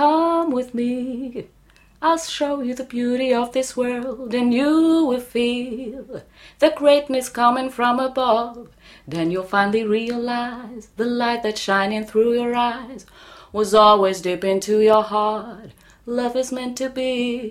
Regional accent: Algeria; Je suis algérienne, mais je peux faire du jazz.

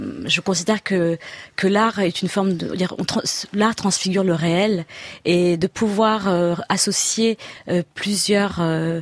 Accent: Monaco; Et j'ai d'ailleurs eu mon éducation musicale et scolaire à Monaco.

